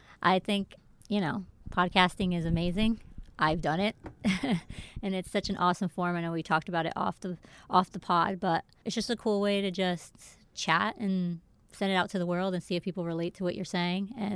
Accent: Hartford, Connecticut, United States; You know, I grew up in Hartford, Connecticut, and we're Puerto Rican, so we went to catechism.

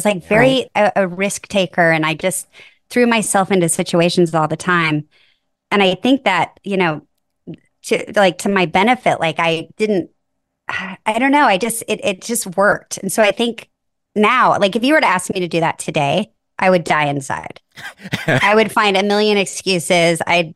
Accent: Nebraska, United States; moved away as an adult; also born or lived in New York; so I'm from Nebraska and I moved to New York to go to acting school.

